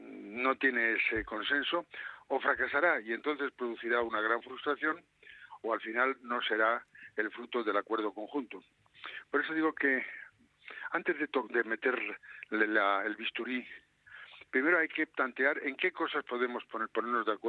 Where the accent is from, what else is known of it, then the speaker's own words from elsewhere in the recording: Spain; yo me siento español y me siento de todas las regiones. Naturalmente, de la que aquella que me vio nacer, pues sería un poquito más.